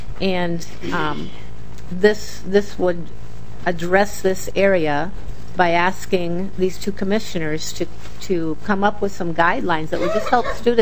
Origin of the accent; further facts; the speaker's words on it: Albert Lea, Minnesota, United States; I did have some testifiers come to our K-12 committee from Albert Lee, my hometown high school principal there